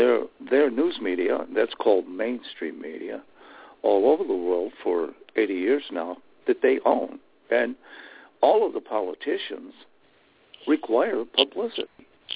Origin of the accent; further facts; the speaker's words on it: Rockford, Illinois, United States; now in Tennessee, United States; I live in East Tennessee now. I am from Rockford. I saw the down grade of Rockford and how it dropped.